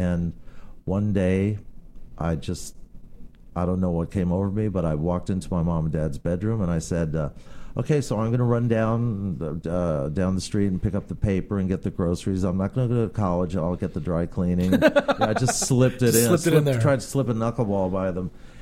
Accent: Forest Hills, New York, United States; I grew up in Forest Hills, New York, in Queens

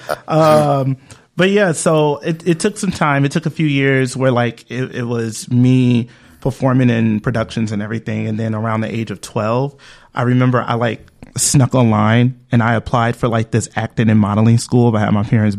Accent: Chicago, Illinois, United States; now in Los Angeles, United States; but, yeah, I'm from Chicago. So I went to the grammar school I was at.

